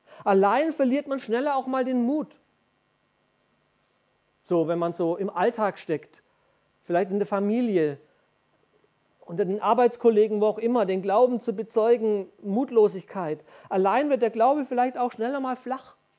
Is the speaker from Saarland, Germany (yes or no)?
no; Bavaria, Germany; ich bin ja ein Franke. Stefan weiß, von was ich spreche. Wir Franken, wir freuen uns ja gerne mal nach innen.